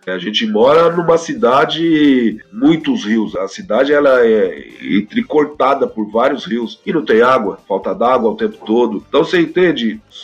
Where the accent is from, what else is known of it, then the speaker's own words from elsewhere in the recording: São Paulo, Brazil; eu venho da Vila Joaniza, um bairro de São Paulo, infelizmente, muito violento, até hoje.